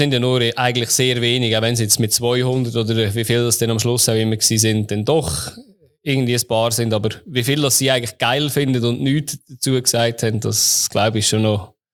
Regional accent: Switzerland; born or raised there

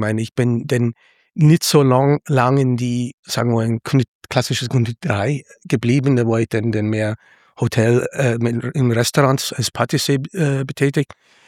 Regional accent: New York, United States; German is a second language; moved away as an adult; now in Munich, Delaware, United States; Ja, ich komme aus New York und bin irgendwie nach München gelandet

